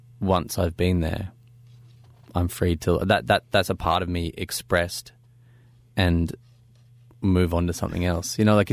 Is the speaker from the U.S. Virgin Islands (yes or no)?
no; Queensland, Australia; also born or lived in Europe; I didn't grow up in Brisbane. I grew up near Brisbane